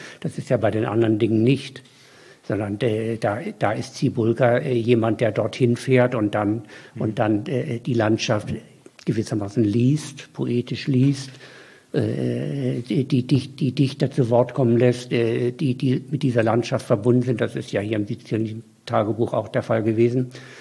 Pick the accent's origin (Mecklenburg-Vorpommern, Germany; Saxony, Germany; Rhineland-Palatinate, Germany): Mecklenburg-Vorpommern, Germany; ich bin ja Mecklenburger, also das ist eine vollkommen andere Ecke als er. Mecklenburg ist ja vor allen Dingen die Ebene